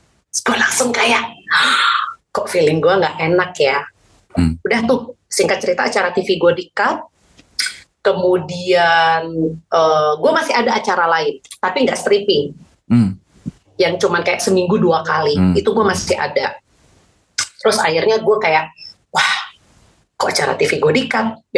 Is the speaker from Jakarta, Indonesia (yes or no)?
yes; Jakarta, Indonesia; Kita udah punya rumah, kita udah punya semuanya di Jakarta. Kita juga berdua besar di Jakarta.